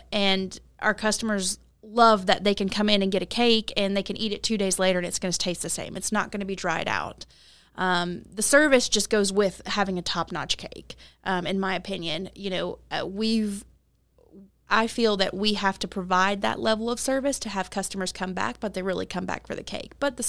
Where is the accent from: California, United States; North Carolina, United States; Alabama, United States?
Alabama, United States; Huntsville; So I'm from Huntsville